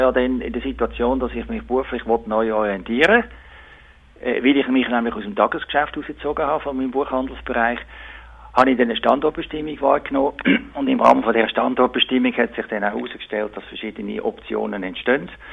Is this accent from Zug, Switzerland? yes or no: yes; Zug, Switzerland; Ich bin in Zug aufgewachsen und immer noch in Zug auch wohnhaft